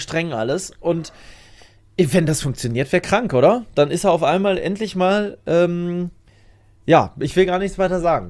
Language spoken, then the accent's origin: German; Lower Saxony, Germany; in meiner alten Heimat im Wendland.